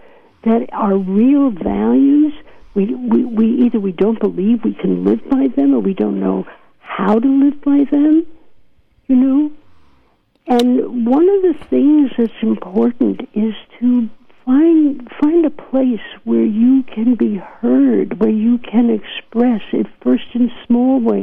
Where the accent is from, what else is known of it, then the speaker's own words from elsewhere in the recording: New York, United States; accent: New York; now in California, United States; I hear my New York accent coming back. Yeah. It's been 45 years I've been out here in California, and I'm starting to talk like a New Yorker